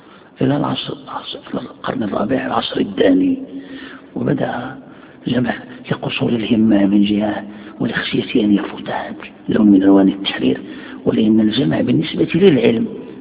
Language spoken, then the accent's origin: Arabic; Morocco; يعني عندنا في المغرب يعني معروف هذا